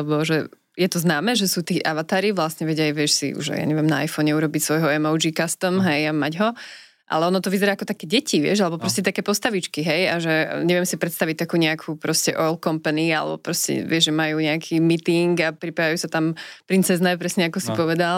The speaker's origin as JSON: {"language": "Slovak", "town": "Banská Bystrica", "region": "Banská Bystrica Region", "country": "Slovakia", "said": "ja som napríklad z Banskej Bystrice"}